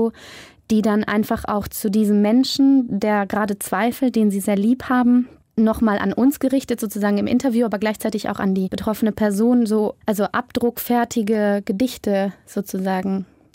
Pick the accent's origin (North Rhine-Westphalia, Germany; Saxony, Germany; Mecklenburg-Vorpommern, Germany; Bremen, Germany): North Rhine-Westphalia, Germany; Münster; born there; und ich bin ja eh auch gebürtige Münsteranerin.